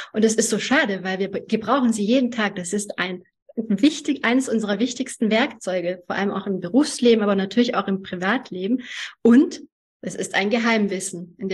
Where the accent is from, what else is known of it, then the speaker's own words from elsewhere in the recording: Germany; German is a second language; also born or lived in Hungary; Und ich bin in Ungarn geboren. Ich war 7 Jahre alt, als ich nach Deutschland gekommen bin, wurde in die 2. Klasse eingeschult und konnte kein Wort Deutsch.